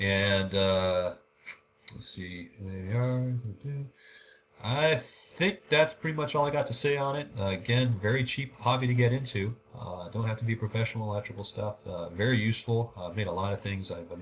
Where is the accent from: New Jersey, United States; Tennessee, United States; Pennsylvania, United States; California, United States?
California, United States; Oakland; I was born and raised in Oakland. Went to San Francisco and went to the Nature Company there, this little store